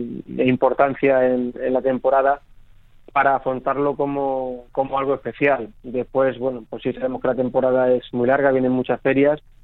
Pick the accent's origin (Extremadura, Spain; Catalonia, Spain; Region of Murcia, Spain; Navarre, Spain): Extremadura, Spain; Olivenza; Estaba fuera de Olivenza, de mi tierra